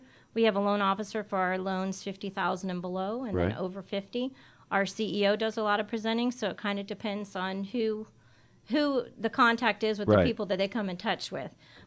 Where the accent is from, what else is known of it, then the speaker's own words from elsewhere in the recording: Cocoa Beach, Florida, United States; Okay, well, I'm born and raised in Florida.